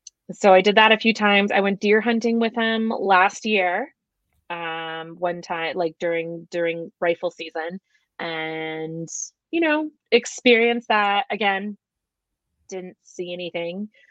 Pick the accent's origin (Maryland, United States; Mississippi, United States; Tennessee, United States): Maryland, United States; I'm originally from the East Coast of Maryland. So I remember going deep sea fishing